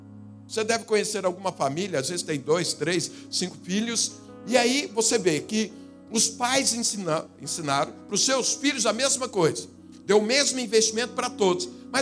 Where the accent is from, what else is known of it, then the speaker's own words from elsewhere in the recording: Goiás, Brazil; born there; Eu nasci lá em Goiás. Lá a média de temperatura é 30 graus.